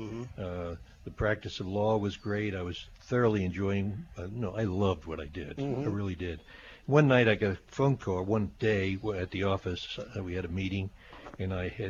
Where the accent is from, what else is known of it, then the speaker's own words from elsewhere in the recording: Philadelphia, Pennsylvania, United States; Sure, I grew up in Philadelphia.